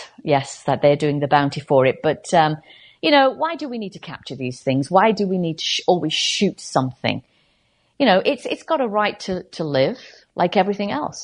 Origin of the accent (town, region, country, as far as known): United Kingdom